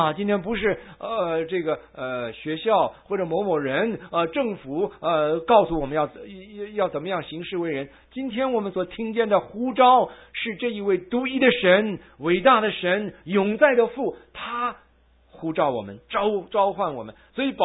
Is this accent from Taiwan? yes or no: no; China; 我们中国人强调人给你什么？强调不要，是吧？